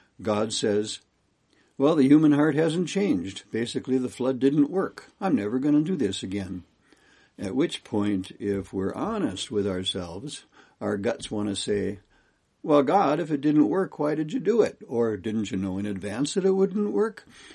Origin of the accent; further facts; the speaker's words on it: Kalispell, Montana, United States; I'm from Kalispell, Montana.